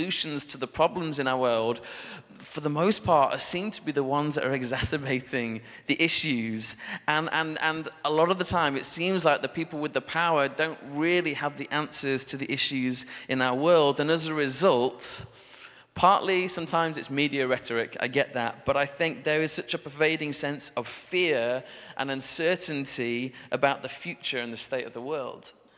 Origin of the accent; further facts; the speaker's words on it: Sheffield, Yorkshire and the Humber, United Kingdom; I'm from Sheffield originally. I grew up in Hillsborough, just a stone throw down the road.